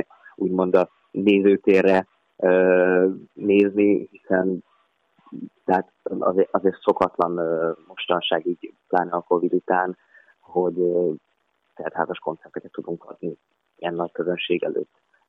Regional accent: Szabolcs-Szatmár-Bereg, Hungary; most Szabolcs-Szatmár-Bereg megyébe, az én szülőföldemre megyünk

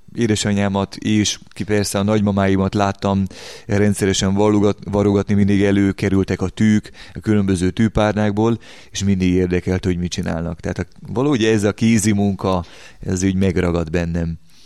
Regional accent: Dombóvár, Tolna, Hungary; Tolna megyei származású vagyok, dombóvári származású. Dombóváról láttam meg a napvilágot, egy olyan családi közösségben hárman vagyunk testvérek, ahol a vallás, a kereszténység, a közösségi alapelvek és az értékek nagyon meghatározóak voltak a családunk illetében.

